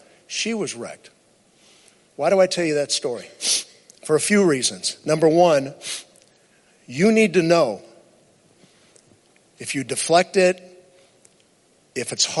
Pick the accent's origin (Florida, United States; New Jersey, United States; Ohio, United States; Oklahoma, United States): Ohio, United States; Cleveland; now in Los Angeles, United States; I was raised in Cleveland, Ohio. My dad got a job in the movie industry in the 60s, moved out here.